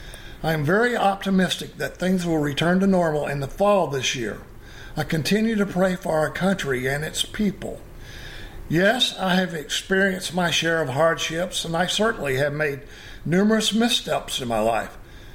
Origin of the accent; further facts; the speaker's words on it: Bertrand, Missouri, United States; also born or lived in Red Bay, Alabama; I was born in 1947 in Red Bay, Alabama. My family moved to a farm in Bertrand, Missouri when I was only 4 months old.